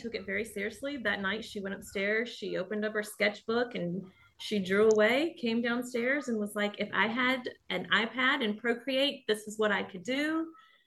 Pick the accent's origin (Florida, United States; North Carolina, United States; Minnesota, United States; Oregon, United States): North Carolina, United States; Raleigh; So for me, home is right outside of Raleigh, North Carolina.